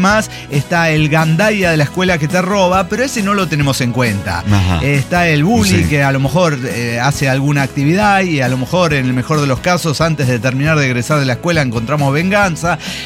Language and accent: Spanish; Durango, Mexico; Tal vez recuerden que yo soy originario de Durango.